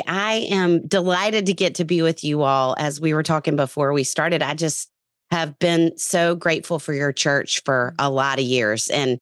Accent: Little Rock, Arkansas, United States; So I'm from Little Rock, Arkansas, and yeah, just delighted to get to have conversations like this.

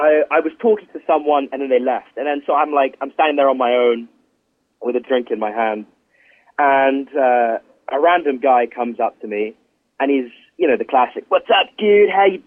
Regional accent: England, United Kingdom; now in Switzerland; I'm from England, but I live in Switzerland.

